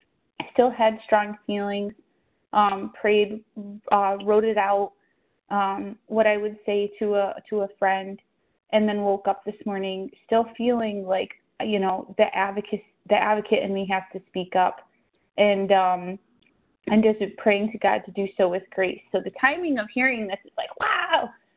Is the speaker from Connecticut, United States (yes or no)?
yes; Connecticut, United States; Thank you so much for leading today. I'm from Connecticut.